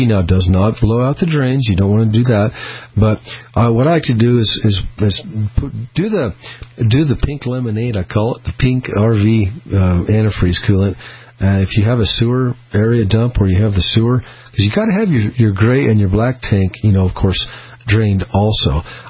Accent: Peoria, Illinois, United States; born there; I was born in Peoria, Illinois

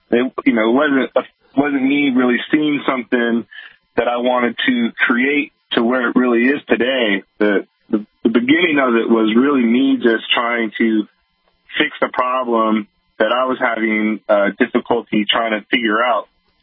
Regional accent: San Francisco, California, United States; born or raised there

